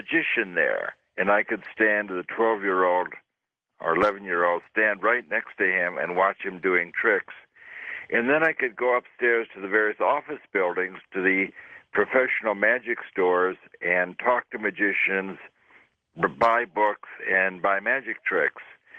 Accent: New York City, New York, United States; I grew up in New York City in the 50s. There were lots of poor people pushing push carts.

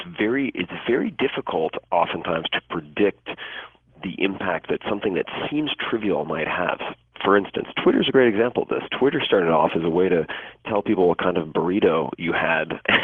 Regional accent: New York, United States; moved away as an adult; now in Silicon Valley, United States; I was born and raised in New York, and moved to Silicon Valley, and found a very high density of extremely eccentric and interesting people parked up there, and I've been there for close to 17 years now

